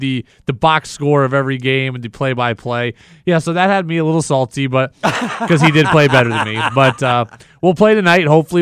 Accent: California, United States; born there; My whole family went to Cal State Fullerton. I was born in Orange County, you're calling them all fake.

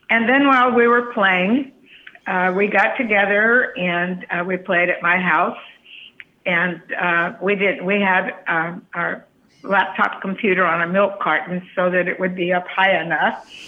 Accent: Midwest, United States; Yeah, well, I grew up in the Midwest, and I remember seeing … when I was a college kid.

